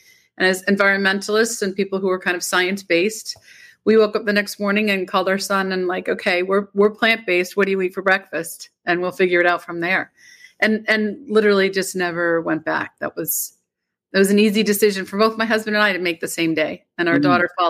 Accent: Rhode Island, United States; I've always been in Rhode Island, went to school in Boston, worked in New York

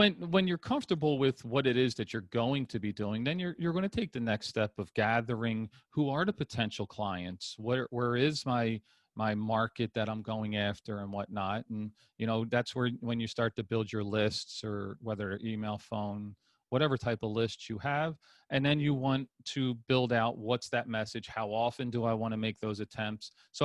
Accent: Philadelphia, Pennsylvania, United States; I'm in Southern California, but I'm originally from Philadelphia.

